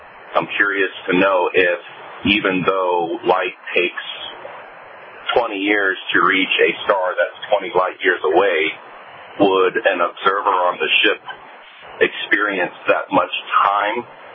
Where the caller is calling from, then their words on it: Columbus, Ohio, United States; I'm calling from Columbus, Ohio.